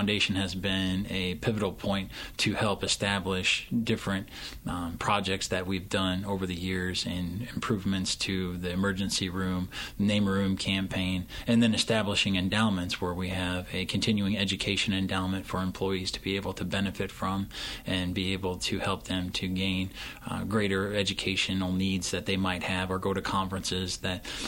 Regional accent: Sioux City, Iowa, United States; Originally, I'm from Sioux City, Iowa.

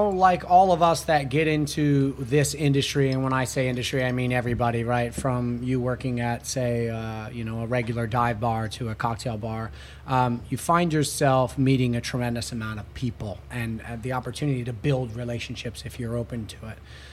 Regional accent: New Jersey, United States; also born or lived in New York City; now in Charlotte, United States; So I'm originally from New Jersey. Mm-hmm. I spent 15 years in New York City. And now I moved to North Cackalacka, North Carolina, Charlotte, baby.

